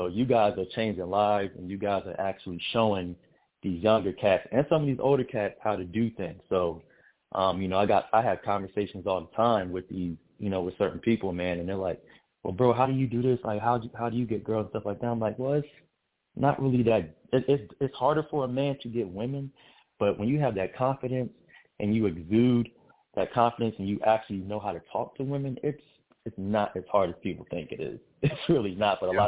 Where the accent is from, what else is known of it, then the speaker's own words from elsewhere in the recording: Bahamas; No. I'm actually Bahamian from the Bahamas.